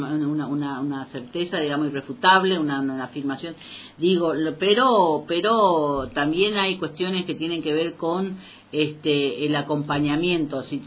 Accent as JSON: {"language": "Spanish", "country": "Argentina", "said": "vamos a ir a la crisis y vamos a padecer la crisis como cualquier argentino más tarde o más temprano"}